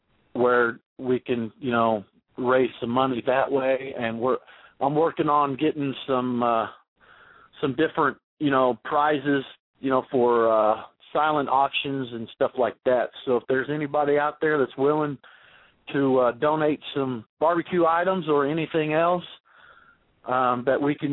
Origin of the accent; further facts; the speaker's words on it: Oklahoma, United States; We are working on doing a fundraising event back in my hometown in Oklahoma.